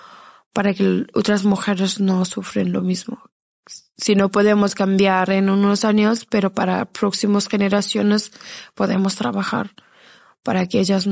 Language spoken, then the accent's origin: Spanish; Afghanistan; Spanish is a second language; yo en mi país yo era presentadora de televisión pública de Afganistán y no me gusta seguir así siendo refugiada, y me gustaría volver a mi país y abrazar otra vez a mis hijos